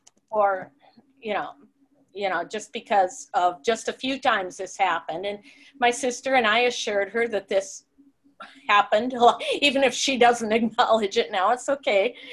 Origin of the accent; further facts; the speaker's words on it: California, United States; I'm from California, so I have lots of family in California and lots of family in Seattle